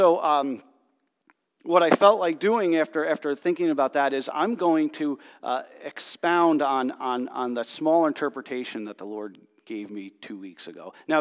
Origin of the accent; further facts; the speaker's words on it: New Jersey, United States; I'm Italian and I'm from New Jersey. So what it means if you're born in New Jersey and you're Italian, you grew up Catholic.